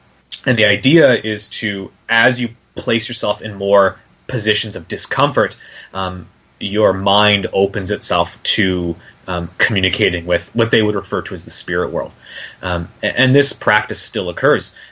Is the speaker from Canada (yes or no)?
yes; Canada; I know I'm Canadian, so in Canada we have, you know, a significant indigenous population